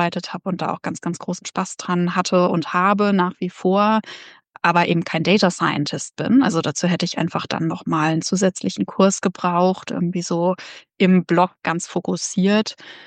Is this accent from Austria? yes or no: no; Edinburgh, Scotland, United Kingdom; now in Germany; ich komme aus Edinburgh, wo einfach so unglaublich viel Research Community ist und wo so viel passiert